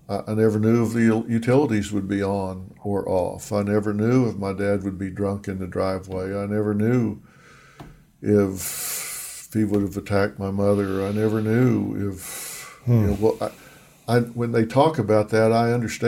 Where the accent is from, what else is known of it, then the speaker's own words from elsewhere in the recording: the South, United States; also born or lived in Tulsa / Denver; part of it is growing up in the South.